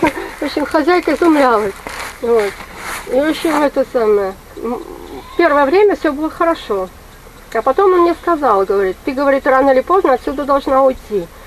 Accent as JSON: {"language": "Russian", "country": "Tajikistan", "moved": "yes", "said": "Я из Таджикистана сюда приехала."}